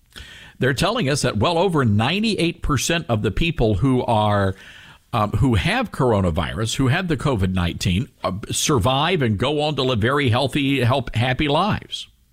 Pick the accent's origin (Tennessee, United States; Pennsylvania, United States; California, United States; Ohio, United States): Tennessee, United States; Memphis; if this had happened back in my hometown of Memphis, Tennessee